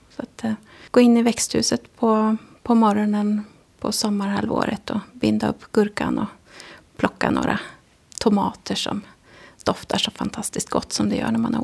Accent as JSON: {"language": "Swedish", "town": "Uppsala", "region": "Uppsala County", "country": "Sweden", "tie": "born or raised there", "also_born_or_lived": "Karlskoga", "lives_now": "Västerås, Sweden", "said": "Jag är uppväxt i Uppsala. Så att jag har jobbat i Uppsala."}